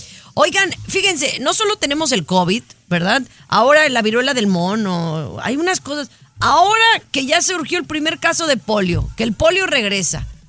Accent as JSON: {"language": "Spanish", "region": "Jalisco", "country": "Mexico", "said": "yo no soy de Villa Corona, yo lo nací niega. En Guadalajara."}